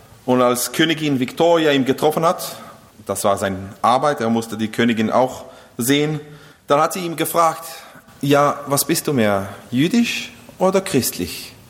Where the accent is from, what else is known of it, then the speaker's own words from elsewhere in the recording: Israel; als wir aufgewachsen sind in Israel, war die Gemeinde sehr klein.